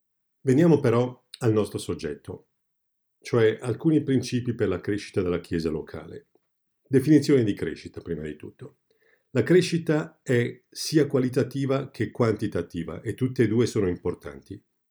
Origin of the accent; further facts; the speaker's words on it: Switzerland; Sono italiano, ma da figlio di migranti sono cresciuto in Svizzera.